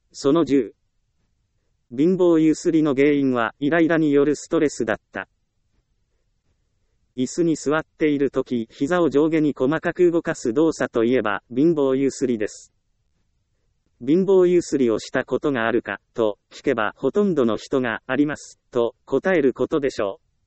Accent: Ehime, Japan; 出身は愛媛の田舎町です。

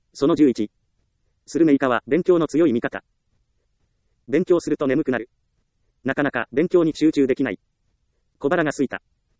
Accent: Ehime, Japan; 出身は愛媛の田舎町です。挽きたてのコーヒーを提供してくれる店が家の近くにありませんでした。近くにコンビニも信号機もありません。目の前の道路さえ車があまり通らないようなところに住んでいました。

